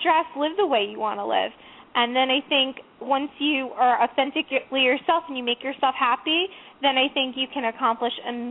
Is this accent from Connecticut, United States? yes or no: yes; Connecticut, United States; You know, I come from a very conservative family. I grew up in Connecticut.